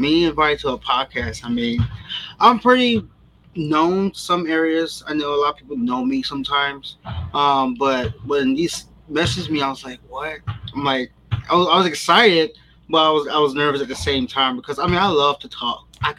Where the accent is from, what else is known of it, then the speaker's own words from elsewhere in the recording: New Orleans, Louisiana, United States; Yes. Yes, I was.